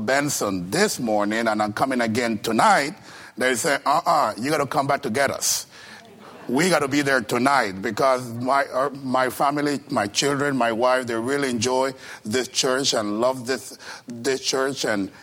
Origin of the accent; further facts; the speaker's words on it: Costa Rica; English is a second language; I'm originally from Costa Rica, so that's the reason for the accent.